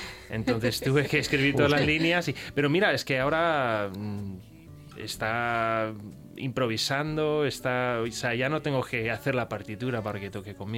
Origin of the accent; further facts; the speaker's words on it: Phoenix, Arizona, United States; hace muchísimo sol de donde soy yo. O sea, en Phoenix tenemos 2 días de lluvia al año.